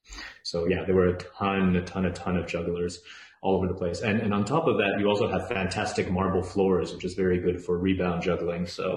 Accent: Tokyo, Japan; moved away as an adult; also born or lived in Minnesota, United States / Montreal, Canada; now in Europe; I was born in Minnesota, grew up in Tokyo, and then did university the East Coast of the US and circus school in Montreal

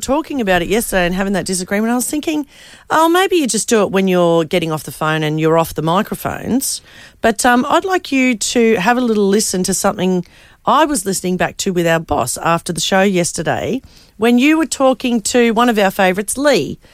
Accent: Australia; I am, you are, we are Australian.

